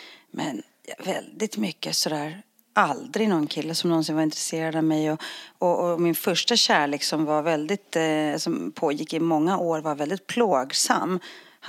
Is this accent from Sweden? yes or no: no; Northern Greece, Greece; jag växte upp liksom i en liten grekisk bergsby, en sket, en liten håla upp i norra Grekland som ingen har varit i.